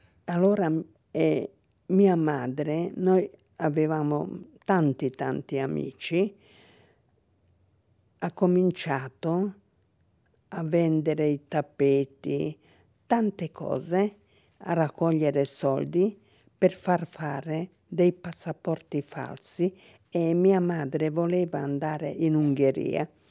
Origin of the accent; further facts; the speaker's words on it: Split, Split-Dalmatia County, Croatia; born there; e che siamo italiani perché siamo nati a Spalato.